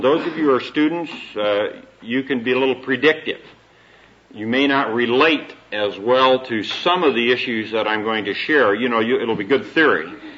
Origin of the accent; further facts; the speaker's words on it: Colorado Springs, Colorado, United States; I'm from Colorado Springs and I'm responsible for the western region of the Navigators.